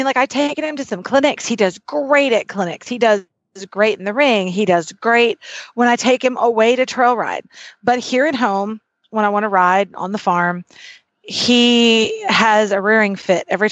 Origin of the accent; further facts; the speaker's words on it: Pomela, Texas, United States; from Pomela, Texas.